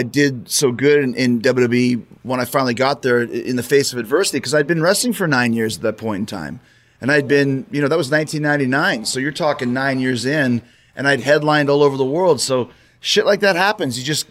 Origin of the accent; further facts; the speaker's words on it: Winnipeg, Manitoba, Canada; the plan for me was to go in there and I was going to do a big heel promo on my hometown, which is so dumb